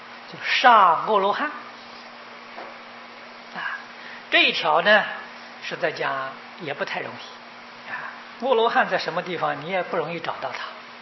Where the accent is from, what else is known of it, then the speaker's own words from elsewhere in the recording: China; 啊，我们中国人不讲理呀、啊，派兵呢、啊、去把他抢来的。